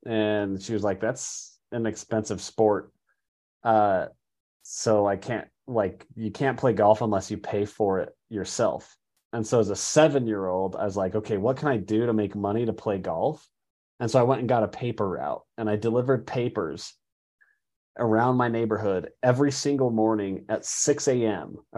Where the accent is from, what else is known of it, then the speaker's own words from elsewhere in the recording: Ogden, Utah, United States; also born or lived in Italy; now in Logan, United States; Yeah, I have lived in almost my entire life in Utah. Was born in Ogden, grew up in there, but have lived now for the last 15 years in a town called Logan. So I call Logan home.